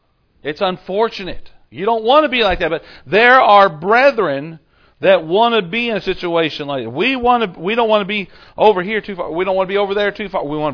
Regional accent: Cincinnati, Ohio, United States; Growing up in Cincinnati, every neighborhood had different types of fences.

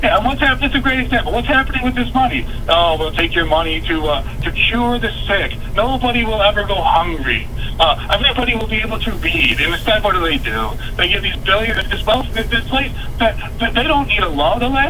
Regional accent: Buffalo, New York, United States; I'm from New York State.

